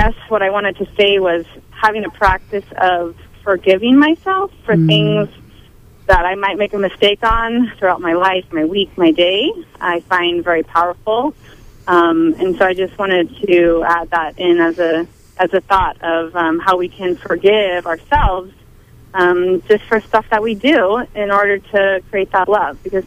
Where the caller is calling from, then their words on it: Yankee Hill, United States; I'm calling from Yankee Hill.